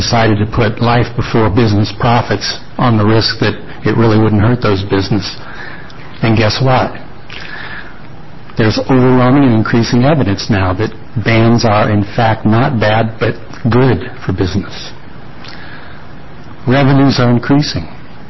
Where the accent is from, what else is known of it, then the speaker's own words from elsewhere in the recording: Salem, Oregon, United States; from Salem, Oregon.